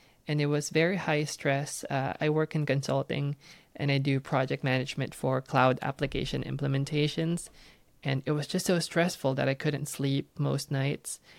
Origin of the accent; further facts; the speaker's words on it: Philippines; moved away as an adult; now in United States; So I grew up in the Philippines, mm-hmm. born and raised there. And in 2013, I was given the opportunity to move to the US for work.